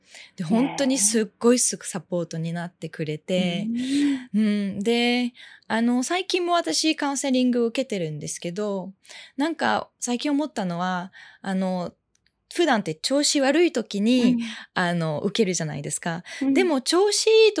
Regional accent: France; first language French; Japanese is a second language; フランスの、うん、最初の一番の言語はフランス語なので、うん、フランスで生まれて育ったので

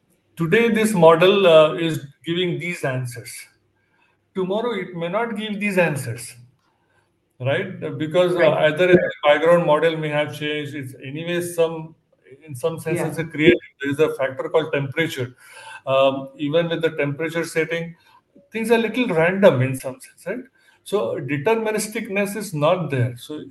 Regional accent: India; So as I said, I'm from India, and we have large population.

